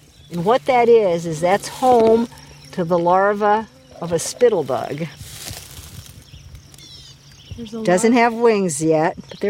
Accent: Iowa, United States; I'm from Central Iowa.

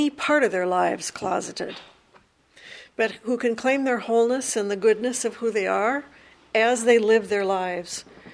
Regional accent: Iowa, United States; born there; I was born in Iowa.

